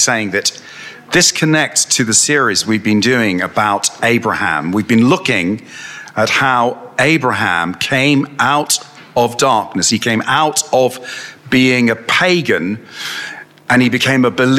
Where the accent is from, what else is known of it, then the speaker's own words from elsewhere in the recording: Northwood, United Kingdom; And as I was growing up in Northwood, my father would speak to me while we were doing the washing up